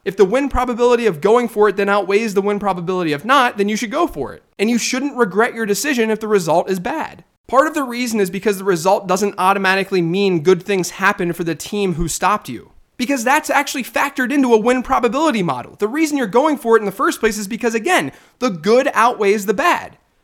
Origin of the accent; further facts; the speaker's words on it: Pittsburgh, Pennsylvania, United States; I grew up in Pittsburgh. I graduated from Pitt. I'm a Yinzer.